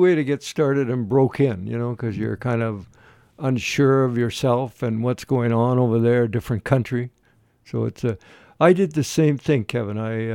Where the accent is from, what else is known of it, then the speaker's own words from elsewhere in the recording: Burnaby, British Columbia, Canada; now in Prince George, Canada; that was the first place that I came from Burnaby when I moved up.